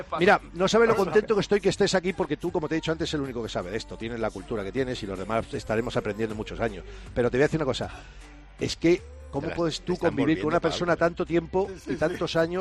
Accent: Spain; Yo, como español y como 2 equipos de Madrid

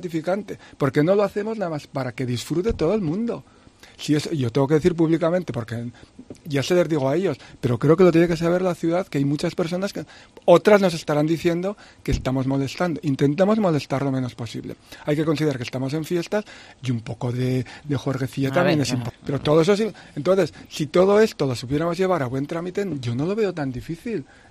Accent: Jaca, Aragon, Spain; soy nacido en Jaca, soy jaqués

